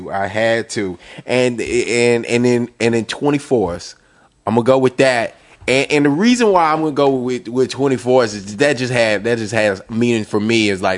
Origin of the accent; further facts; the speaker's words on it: Cleveland, Ohio, United States; Even from Chad. I'm from Cleveland.